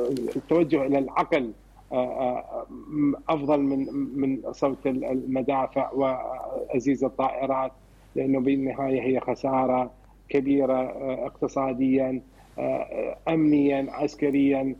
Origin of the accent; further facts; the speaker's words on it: Iraq; أنا من وجهة نظري، من خلال أنا كعراقي جربنا الحرب